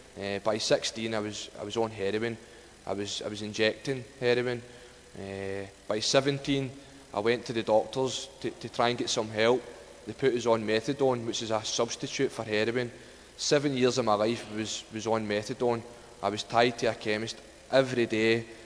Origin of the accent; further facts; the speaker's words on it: Glasgow, Scotland, United Kingdom; I'm from Glasgow, just outside Glasgow, and I'm 30 years old. And I was brought up in a loving family.